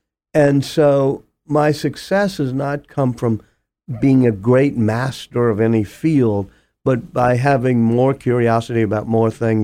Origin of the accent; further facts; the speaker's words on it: the South, United States; which also comes from being a Southerner and a storyteller.